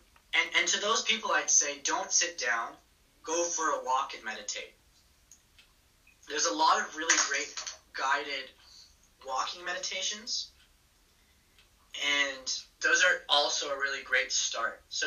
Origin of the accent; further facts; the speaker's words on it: Canada; I always forget that as a Canadian.